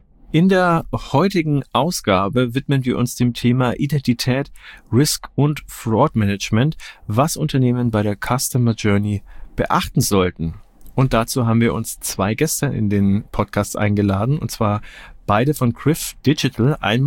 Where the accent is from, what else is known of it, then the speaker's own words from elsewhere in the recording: Nuremberg, Bavaria, Germany; born there; weil ich bin in Nürnberg geboren und größte Zeit meines Lebens auch ansässig gewesen.